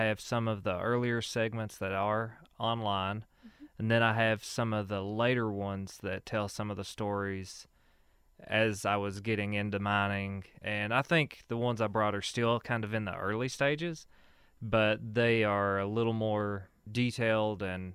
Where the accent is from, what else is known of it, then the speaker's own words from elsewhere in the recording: Whitesburg, Kentucky, United States; Okay, well, of course, I grew up here in Letcher County, from Whitesburg, born and raised.